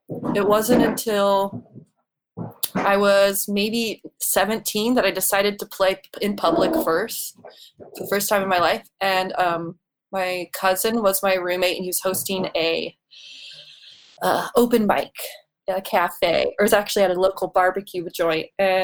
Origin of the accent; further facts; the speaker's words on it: Lafayette, Indiana, United States; Going all the way back to the very, very beginning, Lafayette, Indiana, my hometown